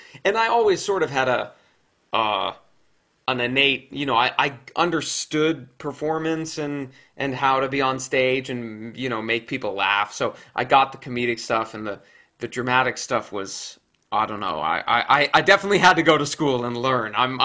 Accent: Tempe, Arizona, United States; I grew up in Tempe, Arizona.

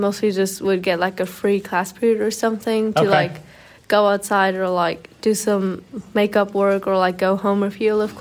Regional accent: Germany; also born or lived in Spain; now in United States; I'm from Germany. Yeah, I was born in Germany, and then I lived in Spain for 6 years. And then we moved back to Germany, and yeah, now I'm doing an exchange here in the U.S.

